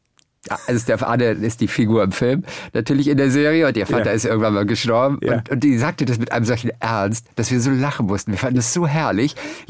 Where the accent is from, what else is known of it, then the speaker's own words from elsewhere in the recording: Northern Germany, Germany; Also ich komme ja ursprünglich auch aus dem Norden, lebe im Süden.